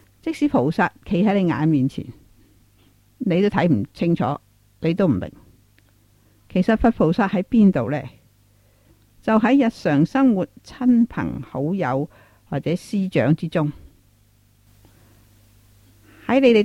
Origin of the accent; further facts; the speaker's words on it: Taiwan; 而我们台湾人的风俗呢